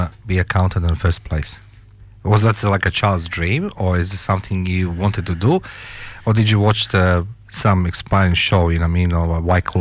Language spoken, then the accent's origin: English; Croatia; I come from Croatia where the winters was 25 degrees below